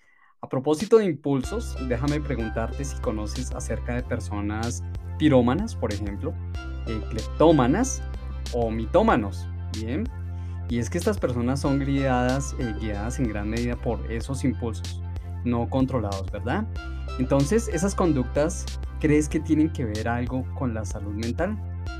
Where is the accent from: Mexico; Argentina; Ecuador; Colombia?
Colombia; Si le preguntas en mi país, acá en Colombia, a una persona promedio